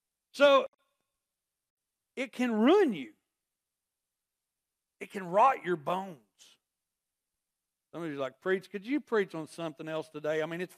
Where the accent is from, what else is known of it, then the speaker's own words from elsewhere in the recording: Oklahoma, United States; I mean, I am from Oklahoma. We do talk a little bit.